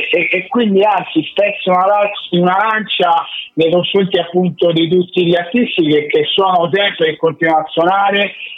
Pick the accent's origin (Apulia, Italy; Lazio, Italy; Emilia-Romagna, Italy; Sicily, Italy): Lazio, Italy; Rome; suonare nella mia città natale, che appunto è Roma